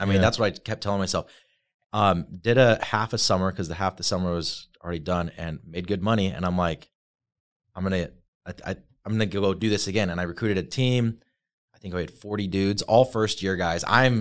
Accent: Orem, Utah, United States; Just in Orem.

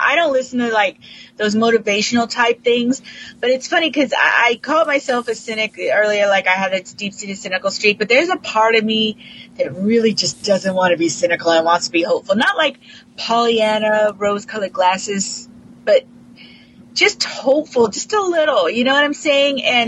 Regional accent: Texas, United States; I grew up Catholic in South Texas.

